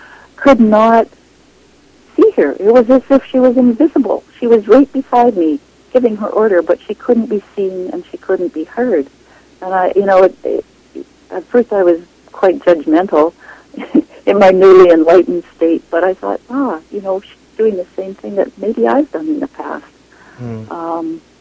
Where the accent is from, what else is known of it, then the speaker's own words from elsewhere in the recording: British Columbia, Canada; She was quite a bit older than I was in the little town I grew up in the West Kootenays.